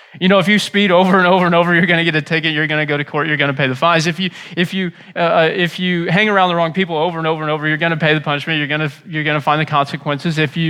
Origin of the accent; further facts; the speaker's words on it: Leadwood, Missouri, United States; You don't even live in Leadwood. Like, I grew up in Leadwood.